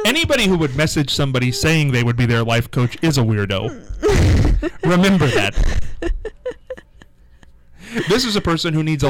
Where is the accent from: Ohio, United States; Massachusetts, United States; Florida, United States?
Ohio, United States; I'm right here in Ohio.